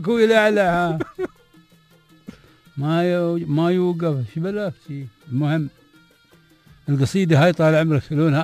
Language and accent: Arabic; United Arab Emirates; أنا إماراتي